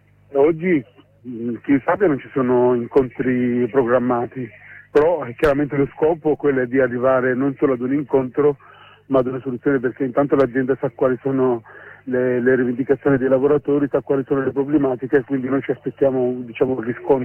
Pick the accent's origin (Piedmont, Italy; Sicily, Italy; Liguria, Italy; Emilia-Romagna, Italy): Piedmont, Italy; Turin; Noi siamo da Torino, qua a dare solidarietà ai lavoratori.